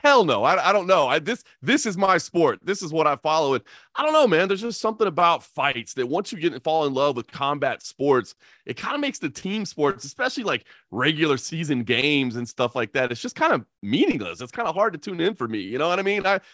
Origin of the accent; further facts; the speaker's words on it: Dallas, Texas, United States; I was born and raised in Dallas.